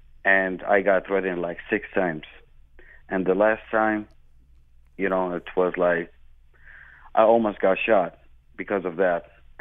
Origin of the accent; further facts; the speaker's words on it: Baghdad, Baghdad Governorate, Iraq; I was born in Baghdad. You know, I was raised and born over there.